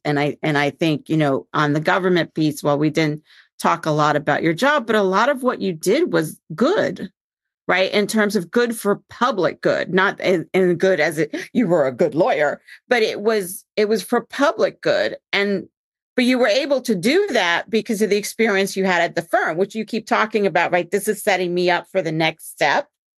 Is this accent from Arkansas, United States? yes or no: no; New York, United States; As a New Yorker, it's my world.